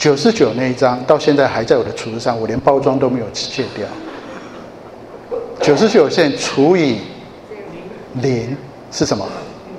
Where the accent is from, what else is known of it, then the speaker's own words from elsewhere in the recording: Japan; 我小时候在日本长大。以前人说，哦， … 你还会讲日文，好厉害。我一点都不厉害，我在那边长大有什么好厉害